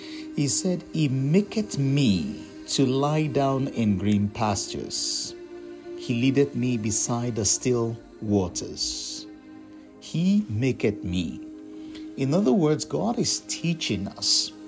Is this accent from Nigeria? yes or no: yes; Nigeria; now in United States; But I grew up in the country of Nigeria, and I'm back in the United States. I've been here since 2001.